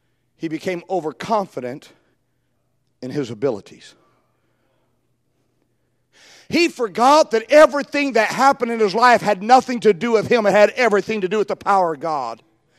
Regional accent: California, United States; Well, I grew up in California, and out in California, the rattlesnakes and the gardener snakes mate

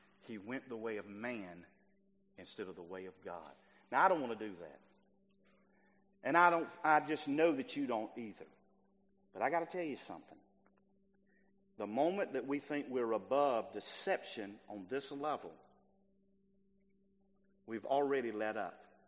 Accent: United States; My children are not growing up in the America that I grew up in.

